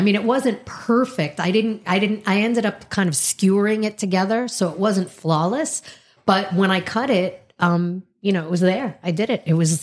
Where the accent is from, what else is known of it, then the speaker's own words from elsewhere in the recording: New York, United States; You know, I'm from New York, and so diners, there aren't a lot of good, like, New York Greek diners here.